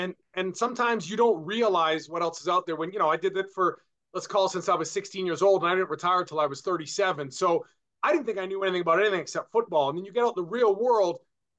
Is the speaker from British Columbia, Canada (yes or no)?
yes; Vancouver, British Columbia, Canada; I'm a Canadian. Born and raised in Vancouver, BC.